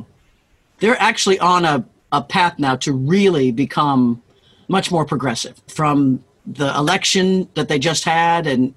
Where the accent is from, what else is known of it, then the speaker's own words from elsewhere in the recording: Kansas, United States; Well, I grew up in Kansas, you know, where all dreams, all you have is your dreams